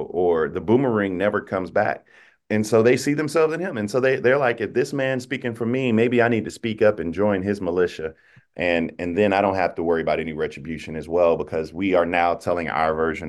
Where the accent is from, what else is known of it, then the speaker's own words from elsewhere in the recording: South Carolina, United States; but I'm from South Carolina